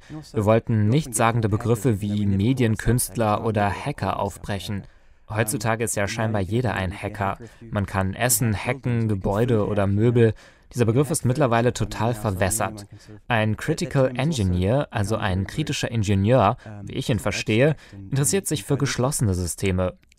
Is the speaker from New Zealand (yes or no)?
yes; New Zealand; Bis vor ein paar Jahren war es in meinem Heimatland Neuseeland völlig normal